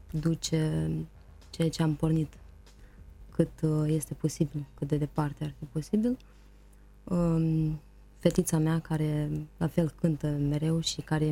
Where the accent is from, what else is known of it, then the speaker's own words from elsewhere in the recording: Chișinău, Moldova; Am copilărit aici la Chișinău.